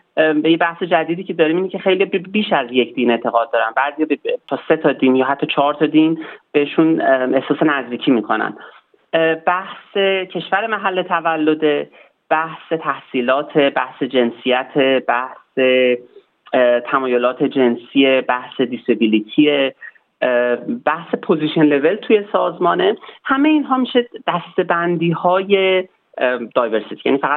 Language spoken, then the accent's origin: Persian; Iran; born or raised there